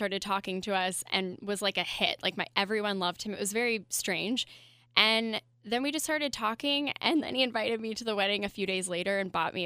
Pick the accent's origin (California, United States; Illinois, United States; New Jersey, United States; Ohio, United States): Ohio, United States; Columbus; We met at a playoff hockey game in Columbus, Ohio, where I'm from